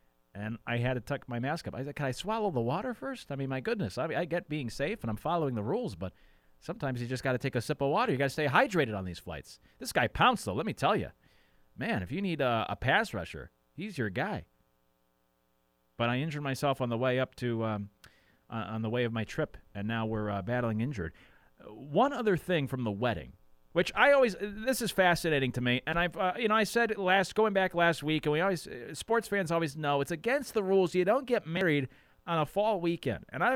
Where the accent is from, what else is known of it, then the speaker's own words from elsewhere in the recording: Northeast, United States; Now, I grew up in the Northeast, and I've talked to people about this who have lived in both the South and the Northeast.